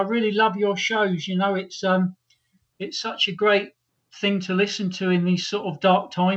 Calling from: Colchester, East of England, United Kingdom; I'm calling from Colchester.

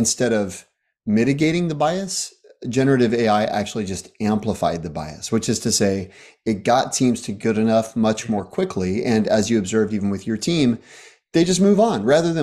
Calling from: La Honda, California, United States; I'm in La Honda, California, just up the Santa Cruz Mountains from Stanford University.

